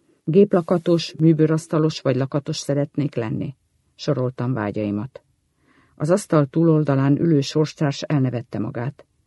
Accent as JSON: {"language": "Hungarian", "town": "Ozora", "region": "Tolna", "country": "Hungary", "tie": "born there", "said": "Tolna megyében Ozorán születtem."}